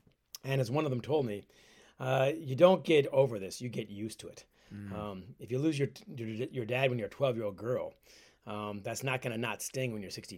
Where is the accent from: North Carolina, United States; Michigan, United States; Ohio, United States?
Michigan, United States; Ann Arbor; I grew up almost on the Canadian border in Ann Arbor, Michigan.